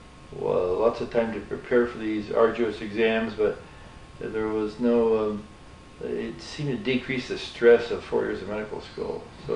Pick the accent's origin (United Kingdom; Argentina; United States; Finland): United States; Rochester, New York; also born or lived in Speedway, Indianapolis, Indiana; And we moved from Speedway, Indianapolis, to Rochester, New York. I had started Cub Scouts in Indiana. When we moved to Rochester, New York, I went to high school at Brighton High School in Rochester, New York